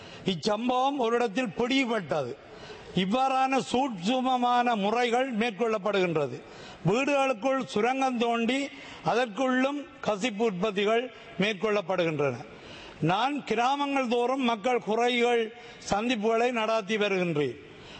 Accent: Northern Province, Sri Lanka; நான் முல்லைத்தீவு மாவட்டத்தை சேர்ந்தவன். வன்னி தேர்தல் மாவட்டத்தை பிரதிநிதித்துவப்படுத்துவன்.

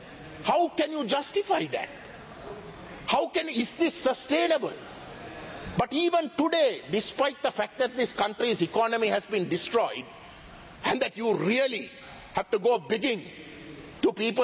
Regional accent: Colombo, Western Province, Sri Lanka; as an individual who was born and bred in Colombo in the south, as an individual who has some of my closest friends as being Sinhalese

